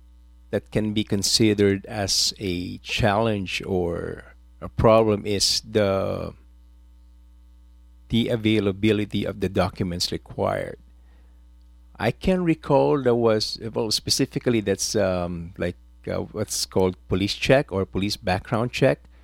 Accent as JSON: {"language": "English", "town": "Manila", "region": "Metro Manila", "country": "Philippines", "tie": "born or raised there", "moved": "yes", "lives_now": "Canada", "said": "I originally came from the Philippines, and I grew up in Manila."}